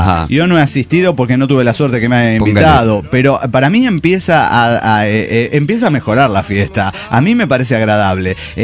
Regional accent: Saltillo, Coahuila, Mexico; de Saltillo, Coahuila.

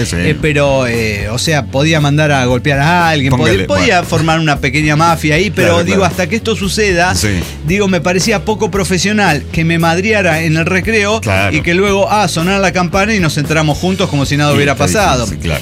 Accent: Río Cuarto, Córdoba, Argentina; de Río Cuarto, Córdoba, Argentina.

